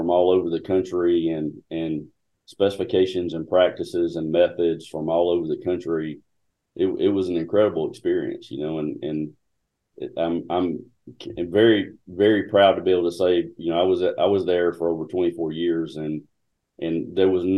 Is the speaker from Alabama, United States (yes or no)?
yes; Elmore County, Alabama, United States; I grew up in Elmore County on a farm, but I had moved to Montgomery, Alabama when I was 15